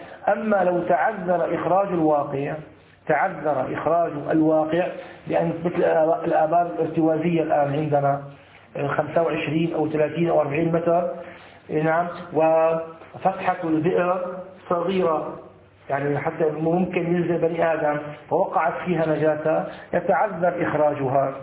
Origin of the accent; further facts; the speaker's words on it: Syria; والعوام تقول له أبو بريص، هذا عندنا في الشام، بس الظاهر كلمة أبو بريص هذه عبارة غير متداولة يعني في باقي الدول الإسلامية، فعندنا العوام في سوريا فقط